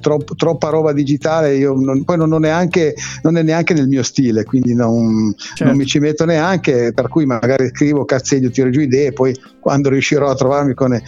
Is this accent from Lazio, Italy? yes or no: no; Piedmont, Italy; Io sono della provincia di Cuneo.